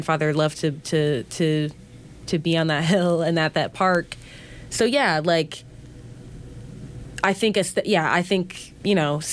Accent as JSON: {"language": "English", "town": "Minneapolis", "region": "Minnesota", "country": "United States", "tie": "born or raised there", "said": "My hometown is, first and foremost, the north side, the lows of the north side of Minneapolis, predominantly Black American neighborhood for a long time."}